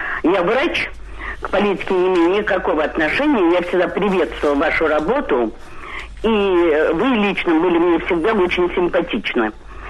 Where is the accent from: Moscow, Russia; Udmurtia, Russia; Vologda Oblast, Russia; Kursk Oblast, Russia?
Moscow, Russia; я из Москвы.